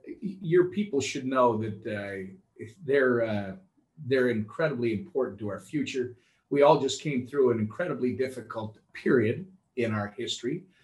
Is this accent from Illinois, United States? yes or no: no; Minnesota, United States; both across the country and here in my home state of Minnesota.